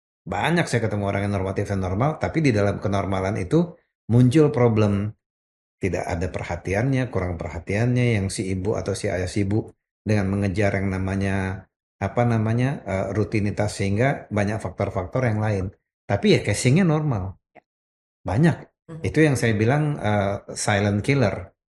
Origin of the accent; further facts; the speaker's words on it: Riau, Indonesia; now in Jakarta, Indonesia; Saya tumbuh kembang itu di Sumatera, di Riau, di kompleks. Saya itu tumbuh besar itu di kompleks perusahaan minyak namanya Caltex.